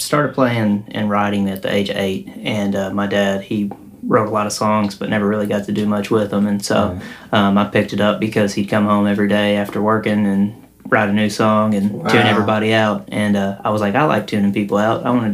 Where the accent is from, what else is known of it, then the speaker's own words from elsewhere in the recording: Paducah, Kentucky, United States; I had some great musicians on it from Paducah, Kentucky, my hometown, and got to pull in some hometown folks.